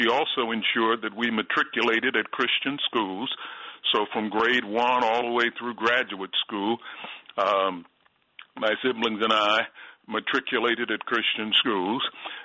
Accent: Baltimore, Maryland, United States; Well, I grew up in Baltimore, Maryland. It was in the inner city

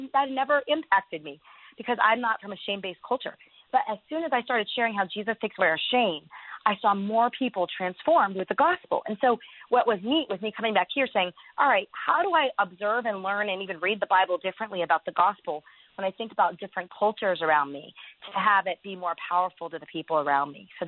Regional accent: United States; being an American

